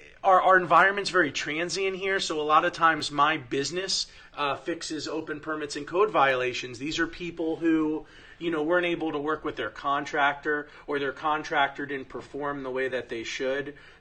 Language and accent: English; Weston, Florida, United States; And we've seen that in waves growing up in Weston.